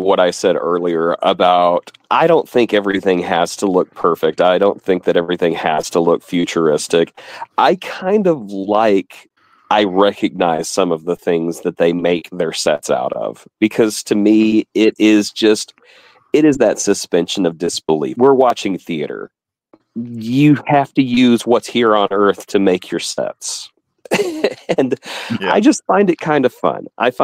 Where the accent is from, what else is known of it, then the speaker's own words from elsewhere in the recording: Texas, United States; Just growing up in Texas, I recognized the corrugated metal immediately because that's what is pretty much all the barns and roofs are made out of.